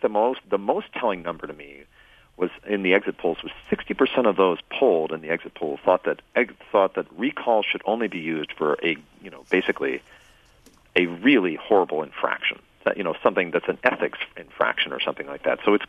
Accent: Michigan, United States; You know, I grew up in Macomb County in Michigan, which is heavily union.

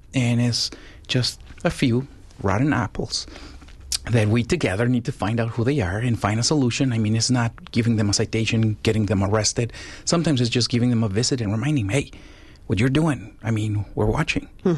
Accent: Mexico; growing up in Mexico, my dad had friends who were police officers

